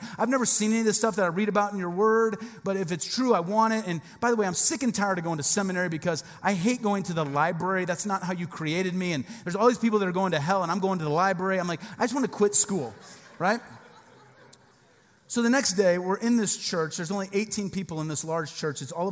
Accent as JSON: {"language": "English", "region": "Midwest", "country": "United States", "said": "we're from the Midwest. We didn't know."}